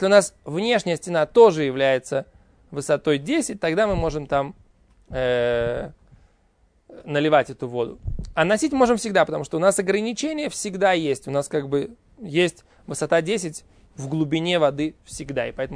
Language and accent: Russian; Russia; потому что там, где я вырос, на Волге, были люди, у которых были дачи, прямо вот так вот на береговой линии